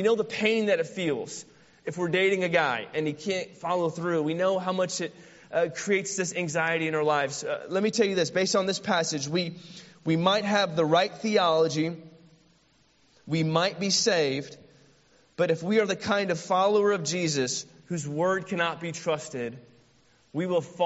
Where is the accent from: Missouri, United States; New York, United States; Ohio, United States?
Missouri, United States; St. Louis; we grew up in St. Louis together.